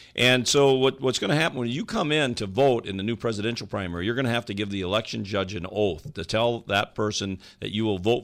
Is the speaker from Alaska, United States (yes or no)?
no; Minnesota, United States; You know, I'm from Goodhue County. We have one provider down there.